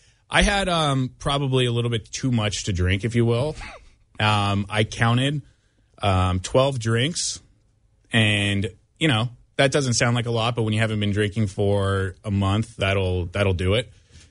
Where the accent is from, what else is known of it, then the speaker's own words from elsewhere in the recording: Los Angeles, California, United States; Where are you from? And I said, L.A.